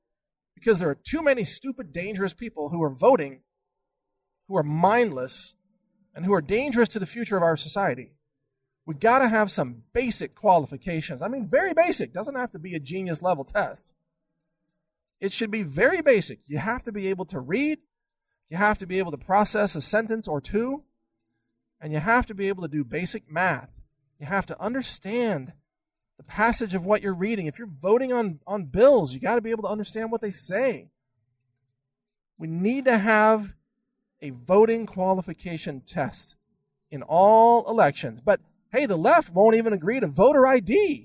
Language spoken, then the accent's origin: English; United States; They wouldn't let me vote because I'm an American. I get to vote in America.